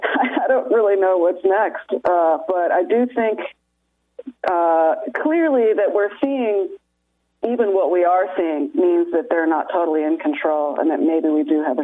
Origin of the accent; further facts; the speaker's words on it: United States; It is, and I sadly, we're not on the right side here, being American. Our government does not represent us.